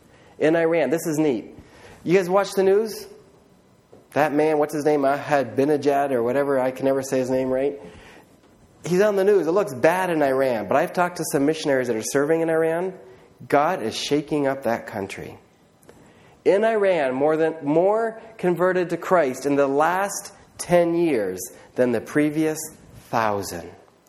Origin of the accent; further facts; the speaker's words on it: Indonesia; I grew up in Indonesia. I spent 12 years there with my family, 25 years altogether.